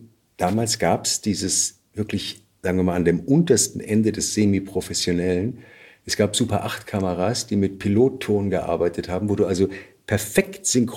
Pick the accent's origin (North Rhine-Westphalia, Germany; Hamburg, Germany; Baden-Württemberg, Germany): Baden-Württemberg, Germany; born or raised there; moved away as an adult; also born or lived in Heidelberg / Saarbrücken